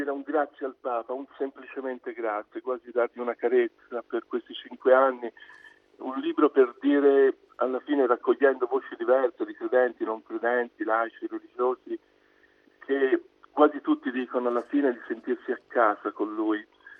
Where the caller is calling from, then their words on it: Romena, Tuscany, Italy; Ci parlo da Romena, sì.